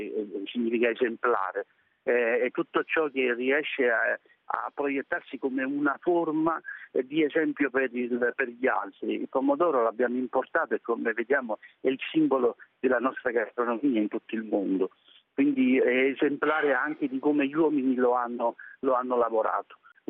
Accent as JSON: {"language": "Italian", "region": "Campania", "country": "Italy", "said": "Io amo i pomodori da campano"}